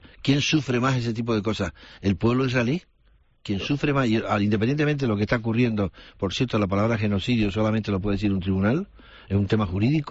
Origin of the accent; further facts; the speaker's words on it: Spain; Yo me siento español profundamente